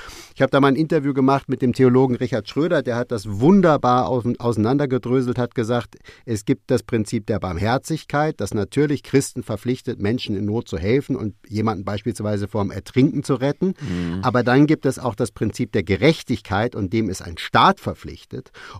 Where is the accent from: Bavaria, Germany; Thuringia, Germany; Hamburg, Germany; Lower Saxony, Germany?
Lower Saxony, Germany; Hanover; born there; in meiner Geburtsstadt Hannover